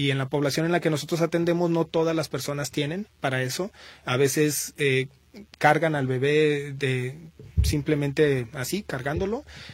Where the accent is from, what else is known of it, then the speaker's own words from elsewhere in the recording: Mexico; Es muy difícil que nuestra cultura como mexicanos pueda tomar decisiones de forma aguda